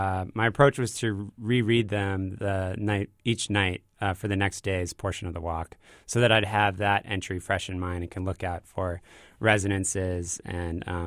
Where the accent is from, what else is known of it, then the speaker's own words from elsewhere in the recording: Portola Valley, California, United States; Yeah, growing up in Portola Valley, which is adjacent to Palo Alto, was part of it.